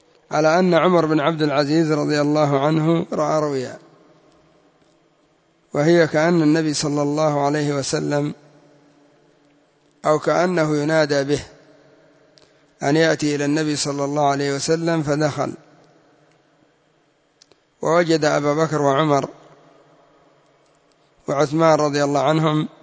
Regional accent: Yemen; وهكذا هم هنا عندنا في اليمن

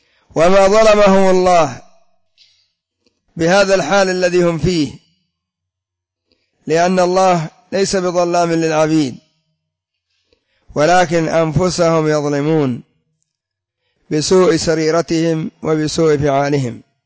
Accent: Yemen; كما يسمى عندنا في اليمن بالضريب

